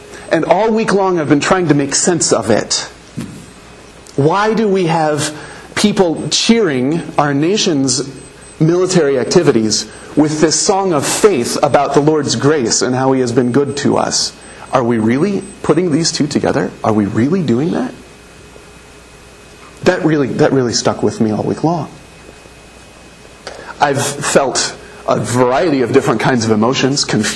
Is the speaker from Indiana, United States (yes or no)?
yes; Anderson, Indiana, United States; I grew up in Anderson, Indiana, and my high school was Highland High School, and our mascot was the Highland Scot, and we had a pipe and drum corps.